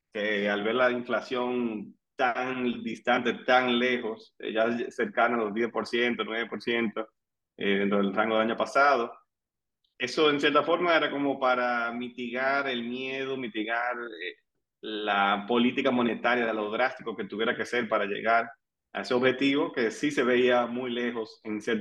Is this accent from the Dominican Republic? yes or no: yes; Dominican Republic; nosotros aquí como dominicana